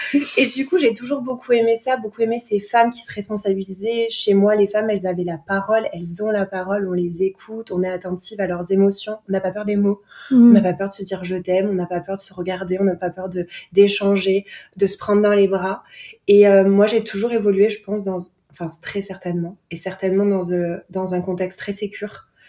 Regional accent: Avignon, Provence-Alpes-Côte d'Azur, France; moved away as an adult; now in southwest France; je vis au sud-ouest, mais je viens du sud-est. Je viens d'Avignon plus particulièrement, où j'ai grandi jusqu'à l'âge de presque 28 ans. Voilà, où j'ai toute ma famille

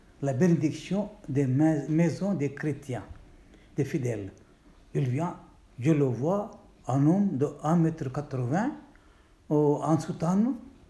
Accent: India; first language Konkani; French is a second language; Il a acheté les petits livrets, des livres de la vie des saints, publiés dans ma langue maternelle, Konkani.

